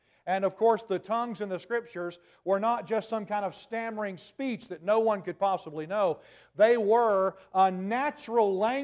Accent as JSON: {"language": "English", "region": "Tennessee", "country": "United States", "tie": "born or raised there", "said": "I'm a Tennessee boy, have been born and raised in Tennessee, with some roots in Alabama as well."}